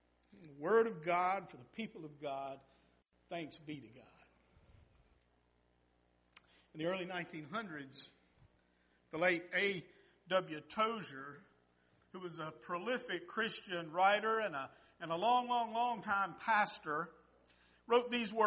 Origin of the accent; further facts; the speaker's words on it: Thomasville, North Carolina, United States; a family that was from my hometown in Thomasville, North Carolina. You may know where Thomasville is. It's where the big cherry is, if you've ever been there, kind of in the middle of the state. But when I grew up there in the late 50s and the 60s